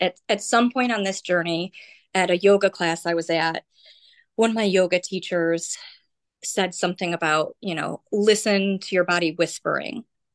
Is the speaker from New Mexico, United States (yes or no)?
no; Illinois, United States; being a teacher, growing up in Illinois, right?